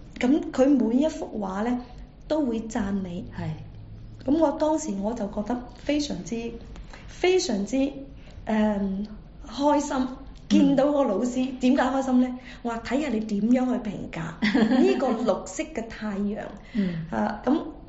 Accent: China; 包括佢唔係話特別係我哋中國人覺得佢學到幾多知識嘅問題

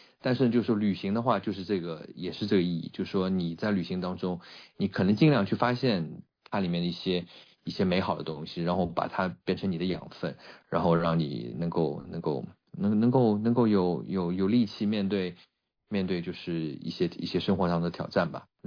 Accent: Shanghai, China; 因为我自己本身是上海人嘛，我不晓得为什么微信号上把它写成台湾人，但是我看看有什么问题，但是我是上海人

